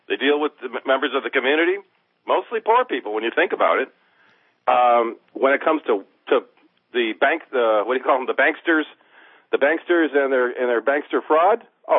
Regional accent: Detroit, Michigan, United States; I was reading about the Detroit riots of 1967. I'm from Detroit. I was there.

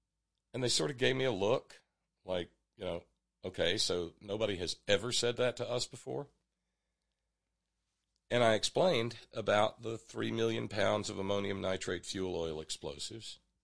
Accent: West Virginia, United States; And I told them I was from West Virginia.

